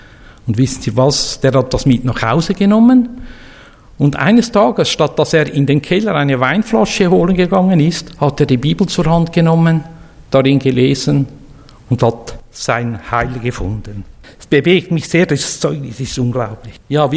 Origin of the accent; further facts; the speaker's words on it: Bern, Switzerland; now in Zürcher Unterland, Switzerland; Und ich komme ja vom Zürich-Unterland. Ich bin jetzt ein stolzer Zürcher-Unterländer. Einmal war ich ein stolzer Berner. Jetzt bin ich ein stolzer Zürcher-Unterländer.